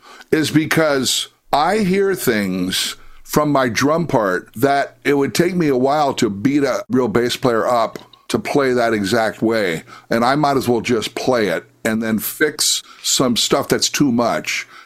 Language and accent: English; Iowa, United States; Growing up in Iowa, my dad had small airplanes, so we always flew.